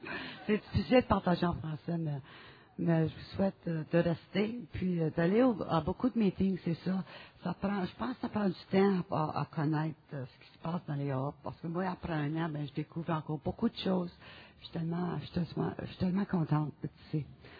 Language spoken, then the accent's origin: French; Timmins, Ontario, Canada; also born or lived in LaSalle; now in Toronto, Canada; Je vis à Toronto, mais je viens de Timmins, puis je suis née à La Salle en Québec. Je suis francophone.